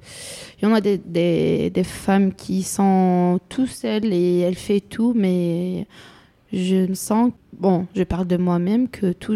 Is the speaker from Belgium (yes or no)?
no; Algeria; moved away as an adult; now in France; 28 ans, maman de 2 enfants en bas âge, 1 an et 3 ans. Et je suis une Algérienne et je suis en France depuis 3 ans.